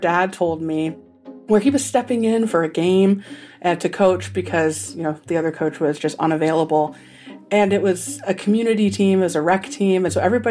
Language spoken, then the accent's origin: English; Indiana, United States; different from where I grew up in Indiana, where you have schools versus schools.